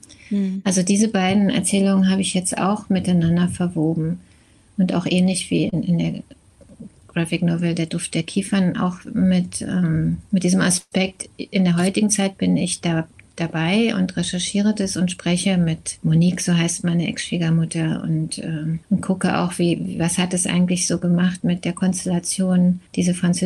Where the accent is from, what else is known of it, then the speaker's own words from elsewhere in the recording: Berlin, Germany; mit der U-Bahn unter Ost-Berlin von Reinickendorf, wo ich aufgewachsen bin, nach Kreuzberg im Südosten Berlins